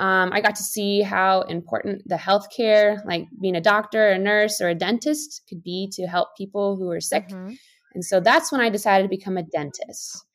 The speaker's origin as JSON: {"language": "English", "country": "United States"}